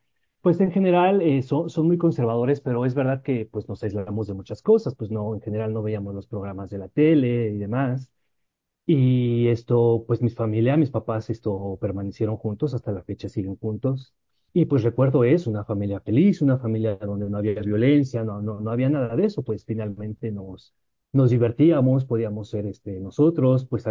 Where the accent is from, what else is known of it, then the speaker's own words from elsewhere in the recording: Chimalhuacán, State of Mexico, Mexico; Entonces yo crecí en el municipio de Chimalhuacán y me salí de mi casa a los 25, 26 años, ¿no? Finalmente. Y bueno, pues hasta ahorita tengo 33.